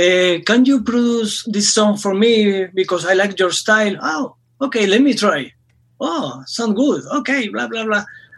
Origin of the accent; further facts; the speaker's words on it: Madrid, Community of Madrid, Spain; English is a second language; In Madrid.